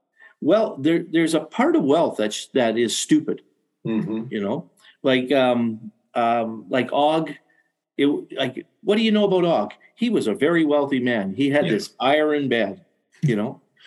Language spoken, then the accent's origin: English; Canada; But we're Canadian, so you can almost can't offend us.